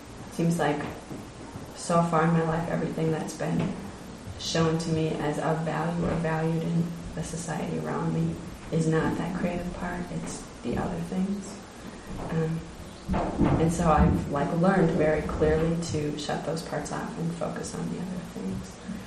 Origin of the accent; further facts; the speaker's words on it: Chicago, Illinois, United States; from Chicago.